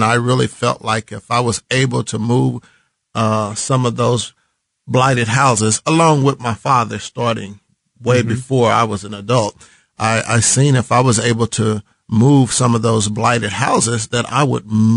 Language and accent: English; Kansas City, Missouri, United States; Yeah, I was born and raised, been living on, 40th and Wayne all my life.